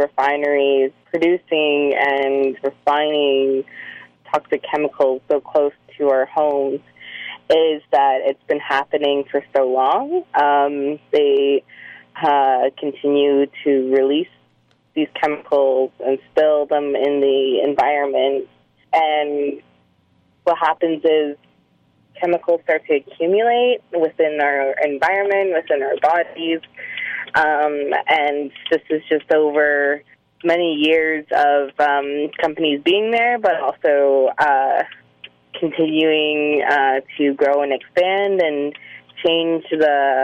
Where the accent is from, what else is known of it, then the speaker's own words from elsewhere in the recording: Aamjiwnaang First Nation, Ontario, Canada; I'm from the Amjanang First Nation.